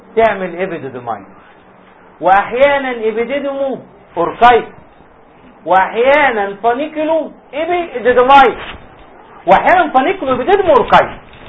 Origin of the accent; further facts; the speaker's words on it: Mashtul as-Suq, Sharqia Governorate, Egypt; مشتول السوق دي بلدنا اسمها مشتول السوق